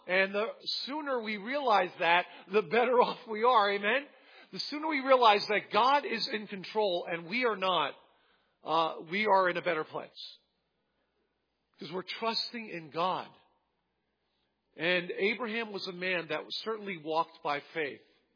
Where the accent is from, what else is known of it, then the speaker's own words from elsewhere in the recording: New Jersey, United States; I grew up in New Jersey, and there was a TV show called The Money Maze.